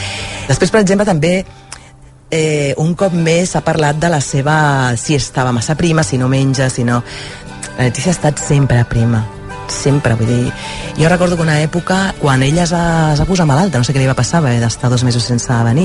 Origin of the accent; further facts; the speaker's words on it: Barcelona, Catalonia, Spain; moved away as an adult; una tia de Barcelona, 25 anys, arribada a Madrid